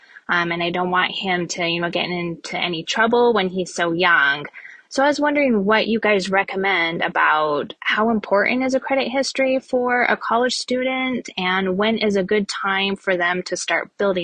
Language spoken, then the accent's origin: English; Salt Lake City, Utah, United States; I'm from Salt Lake City, Utah.